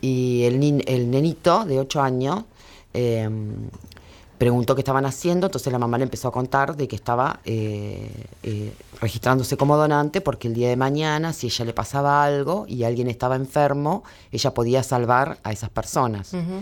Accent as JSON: {"language": "Spanish", "region": "Entre Ríos", "country": "Argentina", "lives_now": "Buenos Aires, Argentina", "said": "en un equipo que estamos armando hermoso acá en Capital Federal, donde nos estamos instalando también, porque nosotros venimos de Entre Ríos"}